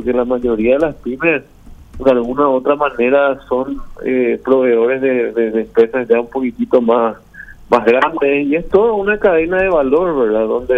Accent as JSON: {"language": "Spanish", "country": "Paraguay", "said": "la solidaridad que tenemos como paraguayos"}